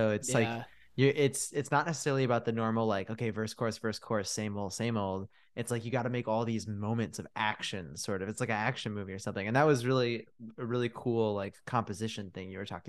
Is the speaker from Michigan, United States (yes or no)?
yes; Michigan, United States; Growing up in Northern Michigan, not many suits.